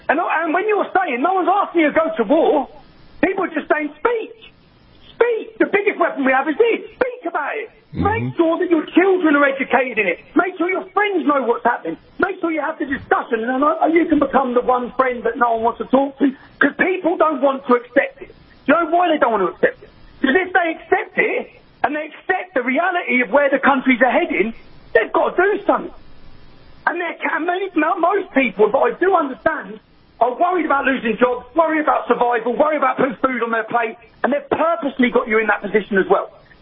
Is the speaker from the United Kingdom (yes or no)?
yes; Luton, East of England, United Kingdom; My hometown of Luton, that's gone from one mosque to 45